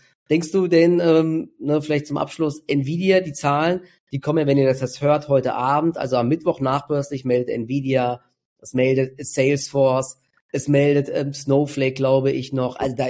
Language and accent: German; Dietzenbach, Hesse, Germany; born or raised there